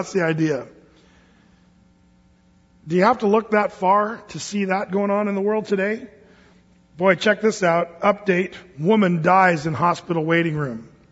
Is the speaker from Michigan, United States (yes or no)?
no; Medford, Oregon, United States; Even in my hometown of Medford, Oregon, this one came out this summer.